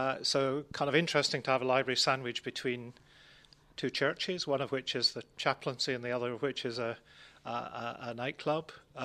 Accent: Scotland, United Kingdom; because I've lived much more than half my life in Scotland. I've worked there. I'm Scottish.

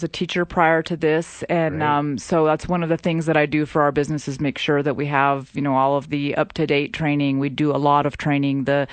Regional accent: New Mexico, United States; Born and raised in New Mexico, so you have to love it here to stay this long, right?

